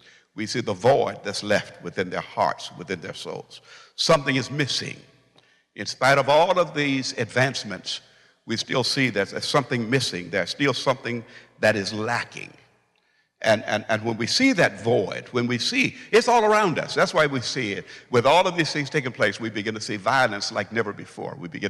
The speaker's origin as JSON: {"language": "English", "region": "Illinois", "country": "United States", "tie": "born or raised there", "said": "I read a book just the other day concerning my hometown, or the area that I grew up in, close to East St. Louis"}